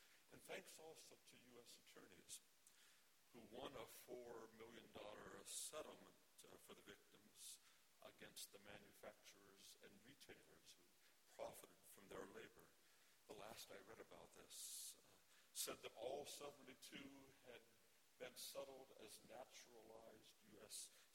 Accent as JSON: {"language": "English", "town": "El Monte", "region": "California", "country": "United States", "tie": "born or raised there", "said": "the most publicized bust of slavery in my lifetime came right in my hometown, El Monte, California, 1995."}